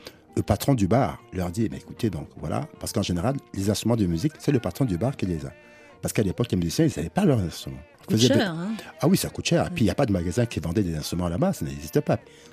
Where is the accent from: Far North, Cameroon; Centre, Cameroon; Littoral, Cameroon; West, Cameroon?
Littoral, Cameroon; Douala; born there; Je suis né à Douala, oui.